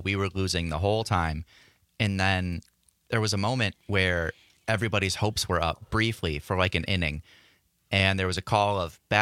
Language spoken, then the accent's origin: English; Manitowoc, Wisconsin, United States; For me, growing up in Manitowoc, Wisconsin